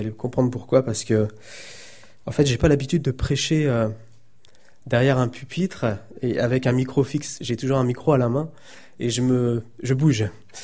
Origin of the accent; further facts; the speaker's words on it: Pays de la Loire, France; je viens de Vendée. C'est 120 km d'ici pile de chez moi.